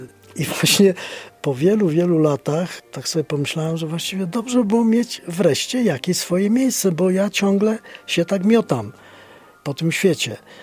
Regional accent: Wieluń, Łódź Voivodeship, Poland; now in Białystok, Poland; najbardziej emocjonalnie jestem związany z Wieluniu, tam gdzie się urodziłem i wychowałem. No i dom też jest tutaj w Polsce, w Białymstoku.

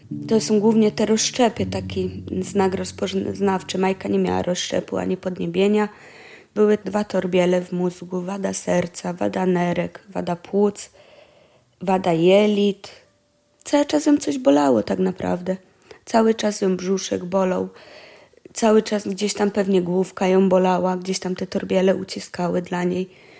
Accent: Silesian Voivodeship, Poland; moved away as an adult; now in Wasilków, Poland; Urodziłam się na Śląsku, mieszkałam na Śląsku. W pewnym momencie chciałam troszkę jakoś wydorośleć. Pojechałam w każdym razie za granicę. No i tam poznałam męża. I po pewnym czasie przyjechaliśmy tutaj do Wasilkowa. No i tak już tu jestem 4 lata.

